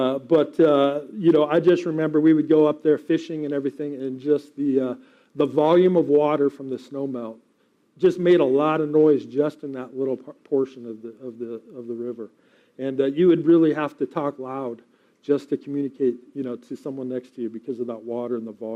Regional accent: Colorado, United States; The only reference I have is, you know, growing up in Colorado, we would go to we would go camping in early May down in central South Colorado

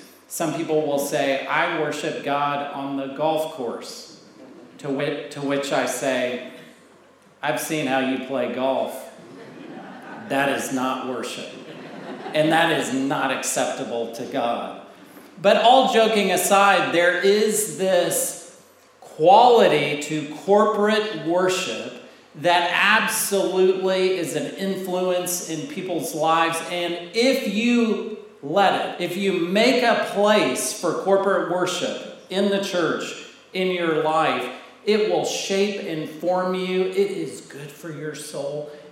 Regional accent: Dallas, Texas, United States; I grew up in Dallas.

